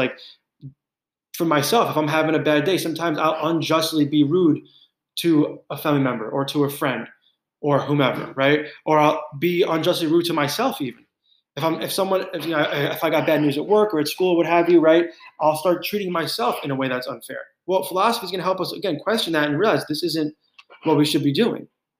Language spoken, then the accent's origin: English; New York, United States; I'm not sure who's from New York listening to this, but as a New Yorker, as a New Yorker my whole life, my relationship with pigeons is like usually I don't want to get involved, right?